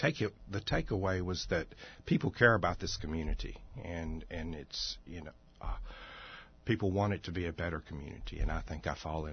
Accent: Kentucky, United States; I'm from western Kentucky, which is farmland. It's not the mountains. It's not the horse fields or anything. It's just farmers, rolling hills

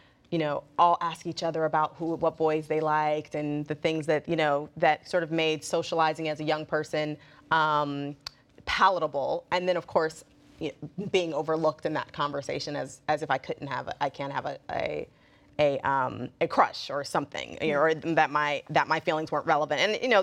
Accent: California, United States; I was from California. I had a mother who was a grandmother who was a librarian. I spoke the King's English.

